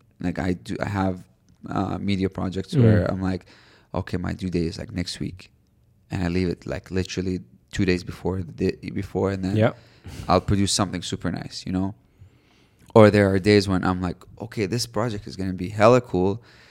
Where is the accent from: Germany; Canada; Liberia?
Canada; So I grew up in Canada for some of my life